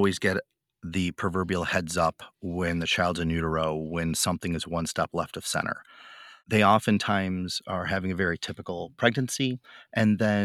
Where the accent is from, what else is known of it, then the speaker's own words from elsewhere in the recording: Chicago, Illinois, United States; also born or lived in Florida; we moved from Florida back up to Chicago, where I was born and raised, and I went, got my PT degree, graduating in 2001.